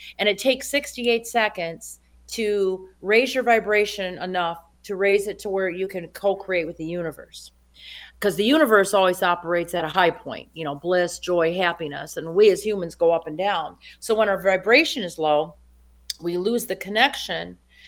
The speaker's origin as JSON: {"language": "English", "region": "Louisiana", "country": "United States", "said": "I'm from Louisiana, 100, even though I don't have the accent"}